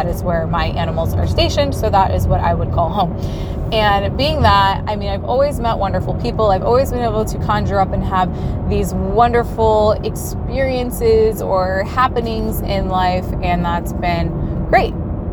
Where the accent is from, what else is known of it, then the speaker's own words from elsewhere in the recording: Cleveland, Ohio, United States; And it is interesting because, so I'm from Cleveland and I love it.